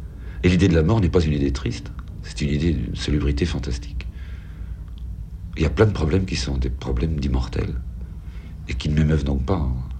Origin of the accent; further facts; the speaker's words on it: Flanders, Belgium; Ah non, quand on me demande d'où je suis, ouais. Je dis je suis flamand.